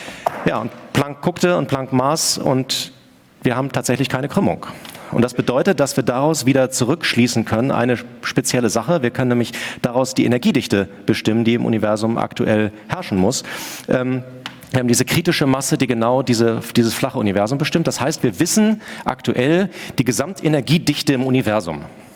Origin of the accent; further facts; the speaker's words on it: Hamburg, Germany; ich bin aus Hamburg